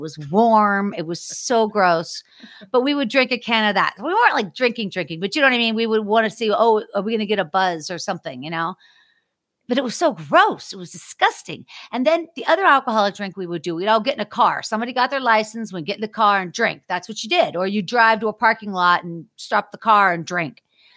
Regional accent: Pittsburgh, Pennsylvania, United States; Because, like, I'm growing up in Pittsburgh and I thought everybody out here was on Knott's Landing.

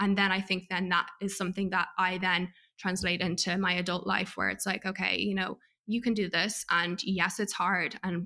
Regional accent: Ireland; By the way, I'm so American, I said report cards. What do we call them in Ireland?

